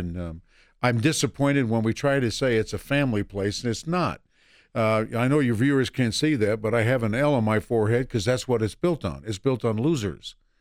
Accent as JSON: {"language": "English", "town": "Las Vegas", "region": "Nevada", "country": "United States", "tie": "born or raised there", "also_born_or_lived": "Hagerstown, Maryland", "said": "Well, I was born in Hagerstown, Maryland, but I was raised in Las Vegas."}